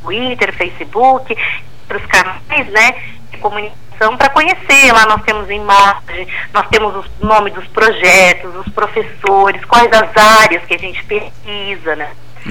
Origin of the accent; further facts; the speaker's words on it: Porto Alegre, Rio Grande do Sul, Brazil; now in Jaguarão, Brazil; Não, eu sou de Porto Alegre.